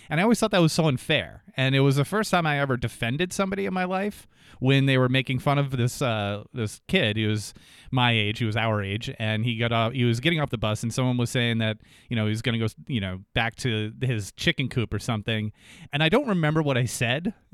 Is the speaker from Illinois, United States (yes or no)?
no; Jaffrey, New Hampshire, United States; I grew up in Jaffrey, New Hampshire, and it was Jaffrey and Ringe and Peterborough, and there were some farmlands up there